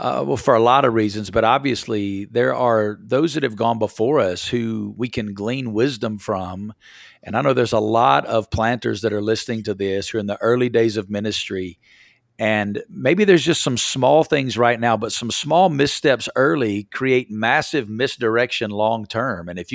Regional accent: the South, United States; now in Las Vegas, United States; I'm originally from the Bible Belt, been out in Vegas for almost a quarter century.

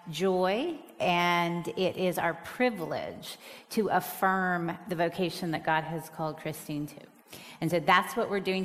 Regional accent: United States; I don't have a king. I'm an American, right?

